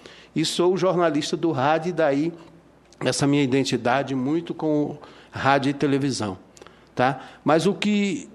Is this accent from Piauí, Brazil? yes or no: yes; Piauí, Brazil; now in Brasília, Brazil; eu sou do Piauí, vivo em Brasília, não conheço o Rio Grande do Sul